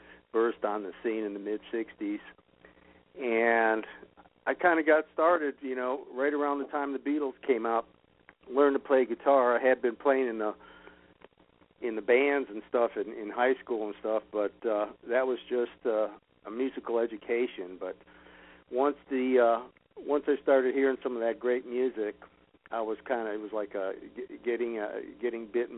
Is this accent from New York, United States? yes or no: no; Detroit, Michigan, United States; Well, you know, I grew up in Detroit in the 50s and the 60s, and it was like a wonderful environment to grow up